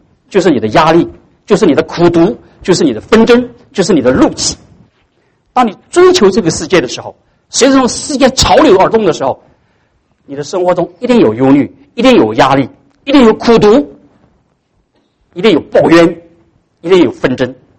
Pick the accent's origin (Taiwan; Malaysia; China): China; 大家知道我们中国人有个传统，到过年的那天晚上要守连夜，对不对？